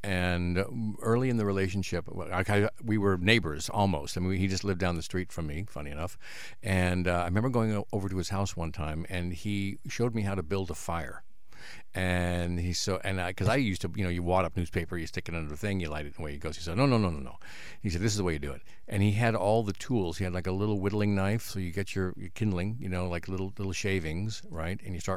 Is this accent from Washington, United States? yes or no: yes; Yakima, Washington, United States; Well, I grew up in Eastern Washington, the little town of Yakima